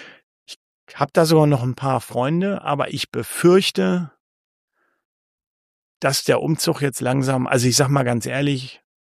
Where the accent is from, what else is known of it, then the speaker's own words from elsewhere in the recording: Hanover, Lower Saxony, Germany; born there; als gebürtigen Hannoveraner